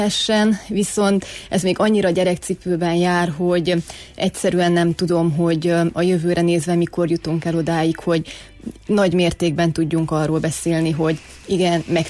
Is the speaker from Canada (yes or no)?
no; Székely Land, Romania; mert ugye én székelyföldi vagyok